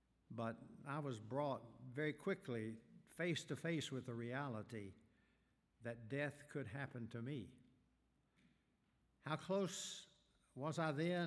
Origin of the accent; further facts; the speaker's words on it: Huntington, West Virginia, United States; But this congregation is a fine congregation in my hometown. It's not the congregation I grew up in, but they're just across the Big Sandy River out of Kentucky into West Virginia in the west end of Huntington.